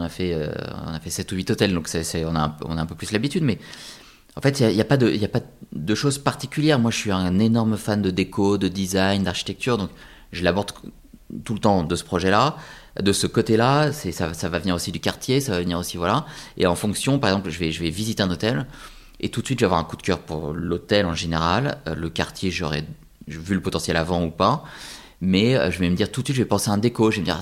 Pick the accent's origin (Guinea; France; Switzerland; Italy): France; Et en fait, c'est chez nous, en France, c'est un truc qui se fait pas trop